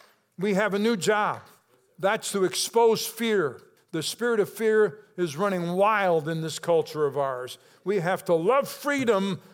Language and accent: English; United States; I also am grateful and thankful that I'm an American, and I love my country too, right?